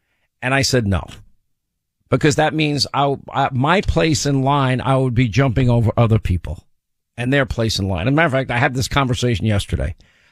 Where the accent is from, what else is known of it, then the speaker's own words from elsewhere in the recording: New York, United States; born there; I was born in New York. I'm suspicious by nature.